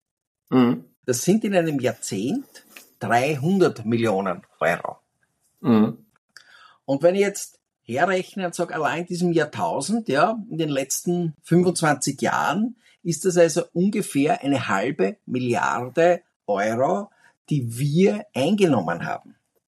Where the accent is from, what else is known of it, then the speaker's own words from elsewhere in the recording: Graz, Styria, Austria; so wie wir das in Graz tun könnten, wo ich herkomme